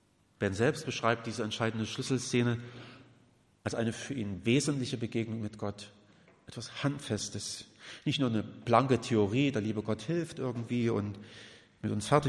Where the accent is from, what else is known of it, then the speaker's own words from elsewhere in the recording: Schwedt, Brandenburg, Germany; Ich bin ja in Schweden an der Oder groß geworden, da fließt in der Entfernung die Oder vorbei